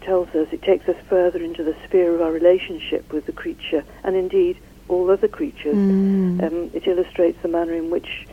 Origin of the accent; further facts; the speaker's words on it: Manchester, North West England, United Kingdom; I come from Manchester